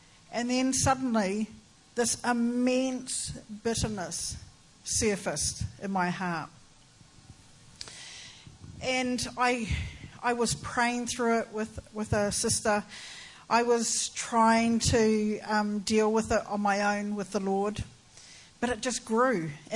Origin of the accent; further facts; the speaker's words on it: New Zealand; I come from New Zealand.